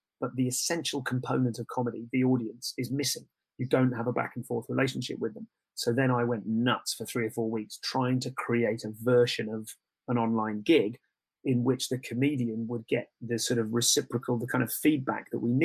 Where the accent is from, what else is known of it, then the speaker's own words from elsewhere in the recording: United Kingdom; I think I've made the mistake of being too British and too self-deprecating about my ability on the show.